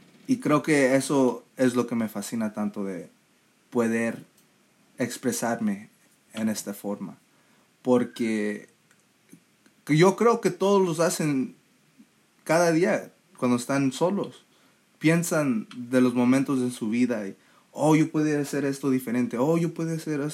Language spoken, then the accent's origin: English; Los Angeles, California, United States; I grew up in Los Angeles, but I feel like I've never seen my kind of Los Angeles in media. And this is my Los Angeles.